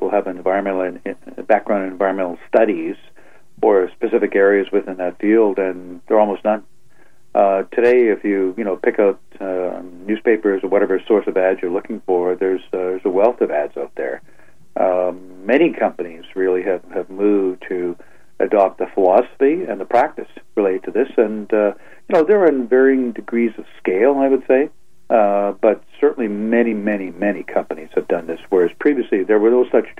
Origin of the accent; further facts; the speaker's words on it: Saskatchewan, Canada; I was from Saskatchewan, right?